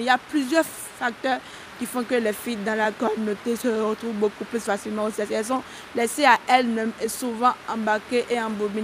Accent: Benin; Je suis béninoise, j'ai 23 ans.

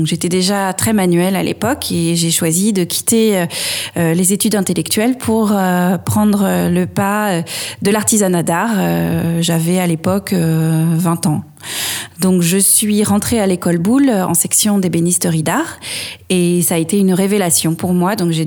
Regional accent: Châtelaillon-Plage, Nouvelle-Aquitaine, France; moved away as an adult; Donc je suis née à La Rochelle, à côté de La Rochelle, à Châtelaillon-Plage. J'ai eu la chance de grandir au bord de la mer, d'être bercée par le bruit des vagues pendant toute mon enfance. Et je suis ensuite montée à Paris pour faire mes études.

